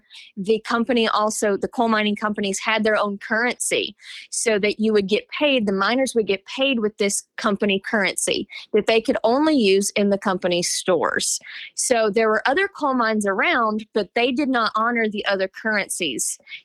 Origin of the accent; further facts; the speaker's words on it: Appalachia, United States; You are Appalachian. You are part of us, and we are part of you.